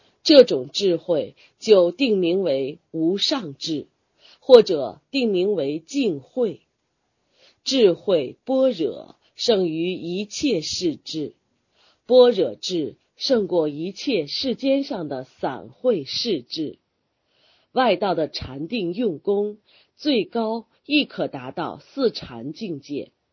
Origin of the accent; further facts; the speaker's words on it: Sichuan, China; 后几年住在我的家乡，在雾中山建立的庙宇